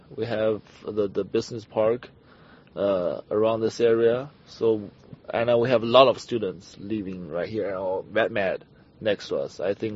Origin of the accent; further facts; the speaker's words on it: China; English is a second language; moved away as an adult; now in Ames, United States; I was originally from China, and I moved here. I moved to Ames into January 2008. So half of my life was in here, Ames. So this is my second hometown.